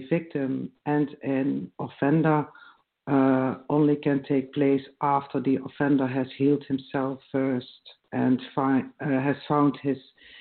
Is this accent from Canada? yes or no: no; Netherlands; English is a second language; from the Netherlands. I work in my country with restorative justice in prisons